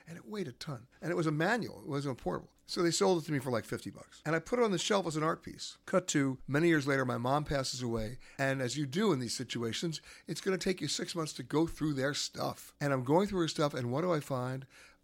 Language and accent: English; Manhattan, New York, United States; I grew up in Manhattan. I went to PS6 Public School on 82nd and Madison.